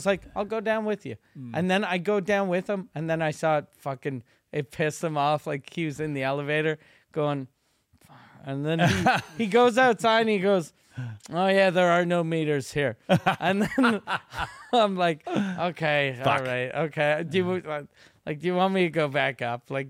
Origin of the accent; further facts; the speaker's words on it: Montreal, Quebec, Canada; Because I was like, I'm from Montreal.